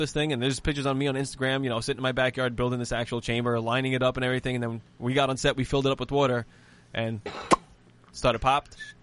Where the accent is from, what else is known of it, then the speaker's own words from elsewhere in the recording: Staten Island, New York, United States; listen, I'm a kid from Staten Island. I grew up here, and I did a film about space